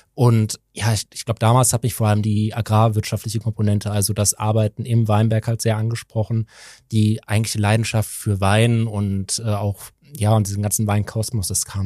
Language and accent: German; Cologne, North Rhine-Westphalia, Germany; born there; Also ich komme gebürtig eigentlich aus Köln, die Familie hat aber einen Weinhintergrund. Also der Urgroßvater kommt aus Pünderich an der Mosel